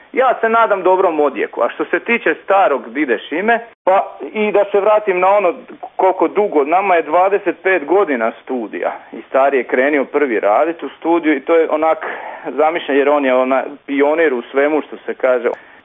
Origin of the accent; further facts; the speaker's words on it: Slavonia, Croatia; ja sam Slavonac, tata mi je tipični, klasični šokac Slavonac, a mama je Hercegovka. Znači, mama je rođena u Slavoniji